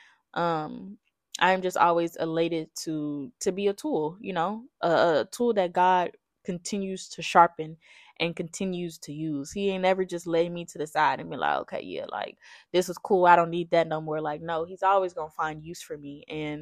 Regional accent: Louisiana, United States; Now, I'm from Louisiana originally, Southwest Louisiana. I'm going to just call it the lake, okay? I'm from the lake.

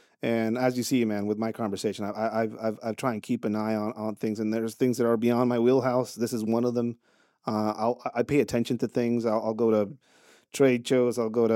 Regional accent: Tijuana, Baja California, Mexico; I'm a kid from Tijuana that is concerned about this shit

